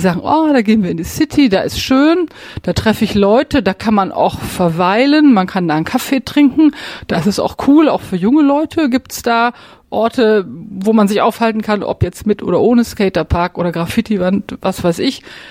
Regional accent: Lower Saxony, Germany; now in Paderborn, Germany; Ich bin Westfälin, ich komme aus dem Landkreis Osnabrück, das ist Altwestfalen, bin in den Kreis Paderborn erst vor 20 Jahren gezogen. Ich bin erstmal nicht katholisch wie viele Paderborner, ich bin Atheistin

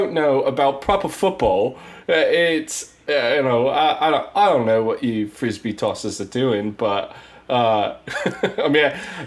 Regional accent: London, United Kingdom; Well, born and raised in South London

